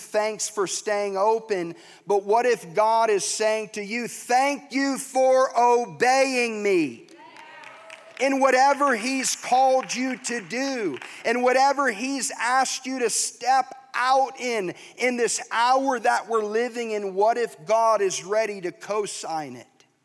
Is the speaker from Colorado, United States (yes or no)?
no; Florida, United States; Growing up in Florida, the last one that blew through, I know I'm a nut.